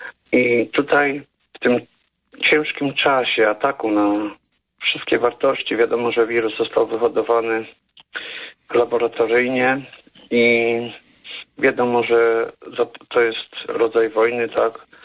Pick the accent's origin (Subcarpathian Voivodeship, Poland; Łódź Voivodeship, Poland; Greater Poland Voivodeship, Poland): Subcarpathian Voivodeship, Poland; ja pochodzę z Podkarpacia, z Bieszczad.